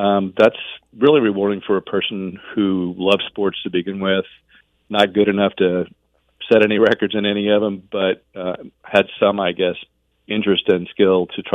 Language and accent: English; Jasper, United States; And I grew up in Jasper, so very sports-oriented community there as well.